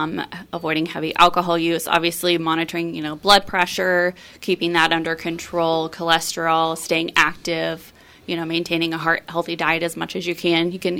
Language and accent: English; Iola, Kansas, United States; So I grew up in Iola, Kansas, so I'm know the area pretty well.